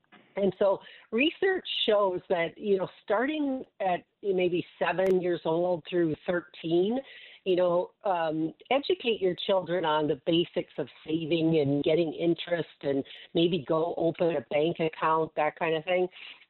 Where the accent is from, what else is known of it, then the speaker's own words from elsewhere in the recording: Midwest, United States; or like where I grew up also in the Midwest, I find that those people are a little bit more conservative.